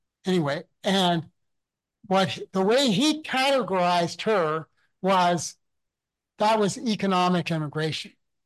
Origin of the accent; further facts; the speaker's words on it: Ontario, Canada; I grew up in Ontario. And so there I was a landed immigrant, was what it was called. So that's what my legal status was. So I grew up with this consciousness of immigration.